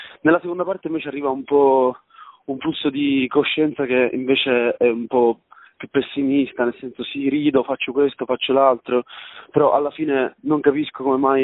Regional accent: Valderice, Sicily, Italy; now in Tuscany, Italy; Allora, io sono originario di Valderice, in provincia di Trapani, Sicilia.

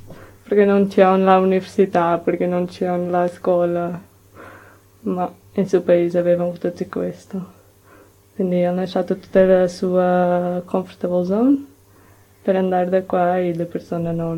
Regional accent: Portugal; Italian is a second language; now in Italy; Io in Portogallo non capivo questo perché in Portogallo sono portoghese di Portogallo

